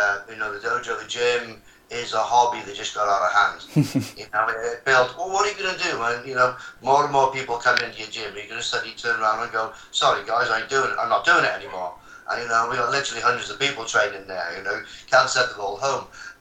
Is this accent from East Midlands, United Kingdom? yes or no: no; Cardiff, Wales, United Kingdom; now in Bristol, United Kingdom; I'm from Cardiff, and I represented Wales on the national team, fought around the world for 14 years. Some great coaches in Bristol. I moved up to Bristol for my work.